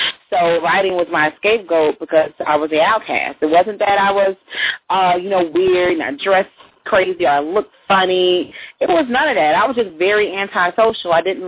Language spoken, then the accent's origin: English; Texas, United States; Outside of Dallas.